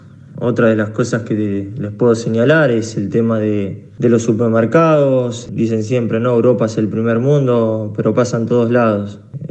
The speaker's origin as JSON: {"language": "Spanish", "country": "Argentina", "said": "soy argentino y tengo familia ahí"}